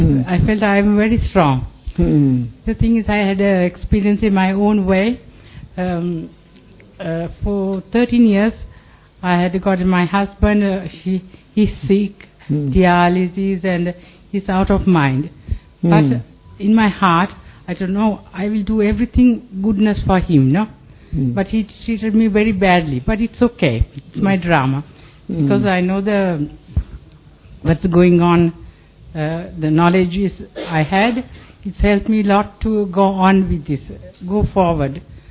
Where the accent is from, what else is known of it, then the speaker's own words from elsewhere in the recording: Italy; I'm from Italy.